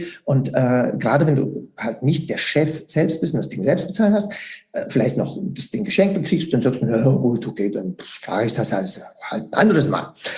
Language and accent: German; Switzerland; weil es muss ja 3 Jahre gehen bei uns in der Schweiz, ganz klar